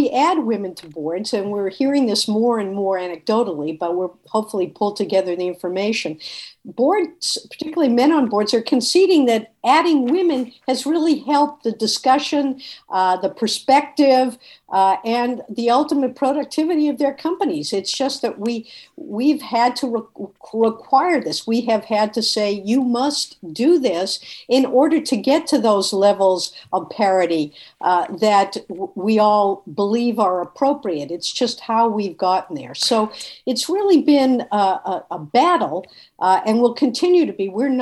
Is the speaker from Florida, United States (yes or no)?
no; Boston, Massachusetts, United States; Well, you know, I am a Bostonian